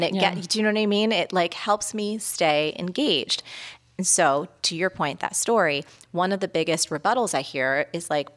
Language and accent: English; New York, United States; I think about this as a New Yorker.